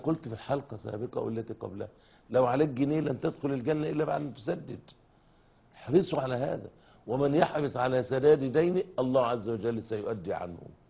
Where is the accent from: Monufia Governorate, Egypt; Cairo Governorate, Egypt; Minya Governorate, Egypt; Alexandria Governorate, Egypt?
Alexandria Governorate, Egypt; Alexandria; عندنا في اسكندرية مثلا